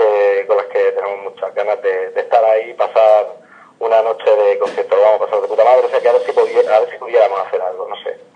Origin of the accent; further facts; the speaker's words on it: Orihuela, Valencian Community, Spain; Sí, nosotros somos de Orihuela.